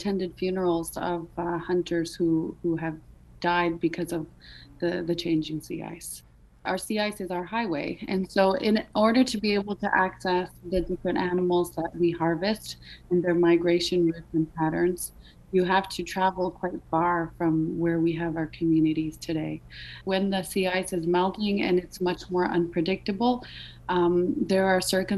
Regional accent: Canada; now in Nuuk, Greenland

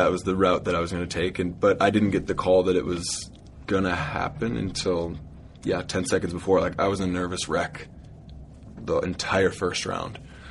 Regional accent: Montana, United States; Bet if I said I was from Alaska, people would be less surprised and less caught off guard than if I say I'm from Montana, judging from the reactions I've gotten my whole life.

